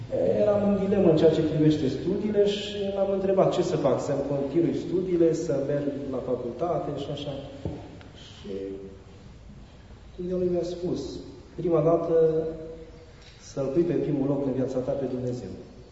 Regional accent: Făgăraș, Brașov County, Romania; eram din Făgăraș, eram apropiat, în primul rând, așa. Fiecare își dorește să se schimbe

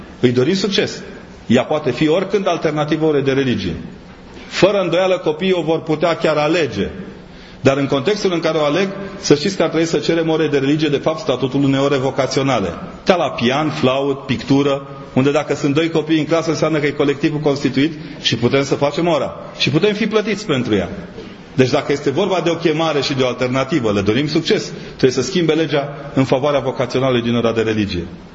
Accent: Brașov, Brașov County, Romania; Deși sunt de la Poalele Tâmpe, aș putea să-mi permit luxul.

